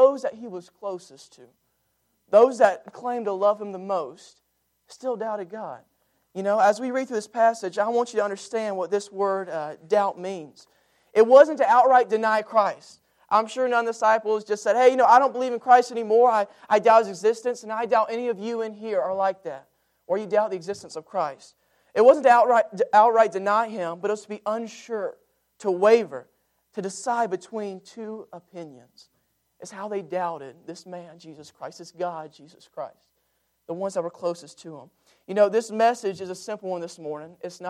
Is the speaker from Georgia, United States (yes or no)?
yes; Brunswick, Georgia, United States; You know, I came from Brunswick, Georgia. Not a lot of people you have heard of that.